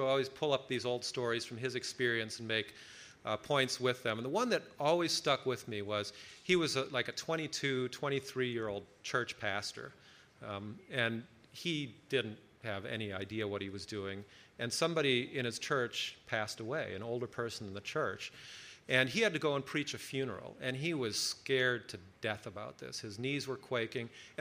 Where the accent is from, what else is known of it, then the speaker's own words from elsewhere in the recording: Minneapolis, Minnesota, United States; We grew up together back in Minneapolis, St. Paul.